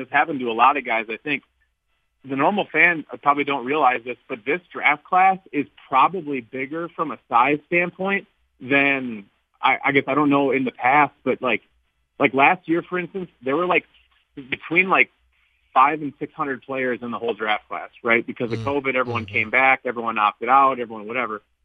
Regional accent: Wisconsin, United States; Cause primarily, I'm from Wisconsin, right, and primarily I watch the Packers and look at that stuff

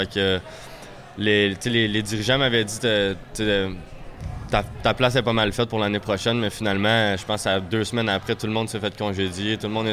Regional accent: Victoriaville, Quebec, Canada; Victoriaville m'a donné une chance dans ma ville natale, à mon camp à 18 ans.

